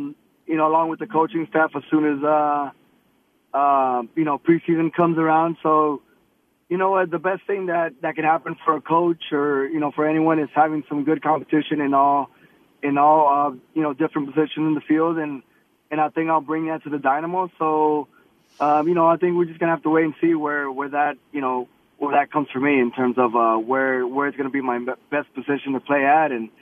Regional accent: Houston, Texas, United States; Yeah, I was born and raised here in Houston.

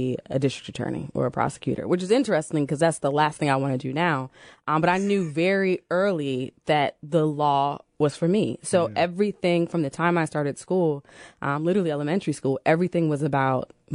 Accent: Tinton Falls, New Jersey, United States; Monmouth County, Central Jersey, literally in the crease in the state. Grew up near the Jersey Shore in a small town called Tinton Falls, exit 109 on the Parkway.

